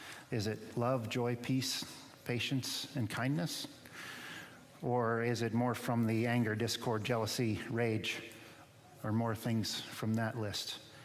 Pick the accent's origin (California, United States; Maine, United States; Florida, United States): Florida, United States; So I grew up in Citrus County, left home when I was 17 to go to college in Clearwater.